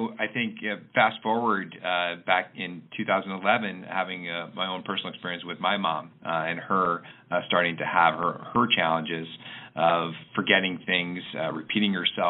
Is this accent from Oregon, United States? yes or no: yes; Oregon, United States; I grew up in Oregon, and we would go visit a beloved relative, my Aunt Lil, in California